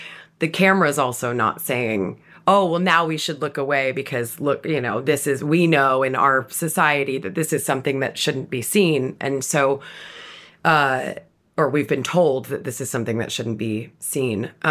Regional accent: United States; having grown up as a woman in the world as we know it, and as an American woman also, it was a really freeing thing to think

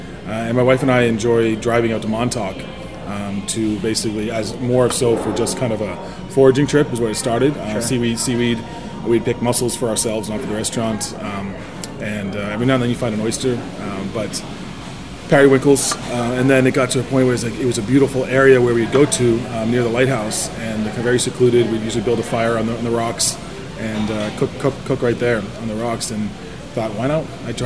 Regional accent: Nova Scotia, Canada; born there; Yes, I was born in Nova Scotia on the South Shore. Halifax is about 2 hours north of where I was born.

